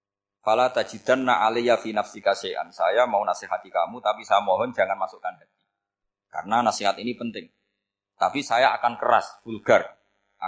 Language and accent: Indonesian; Rembang, Central Java, Indonesia; saya orang Rembang. Hidup di Jogja ya manfaat